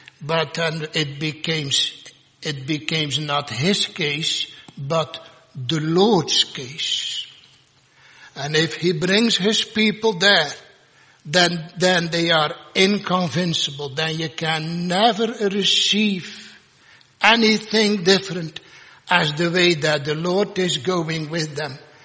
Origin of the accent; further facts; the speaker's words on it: Zeeland, Netherlands; I grew up with Dating in Zeeland.